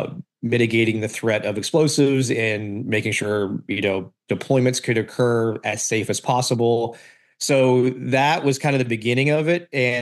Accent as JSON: {"language": "English", "region": "Florida", "country": "United States", "tie": "born or raised there", "said": "So for me, as a little kid, I grew up in Florida, and my neighbor was the guy who kind of started police canines in the state."}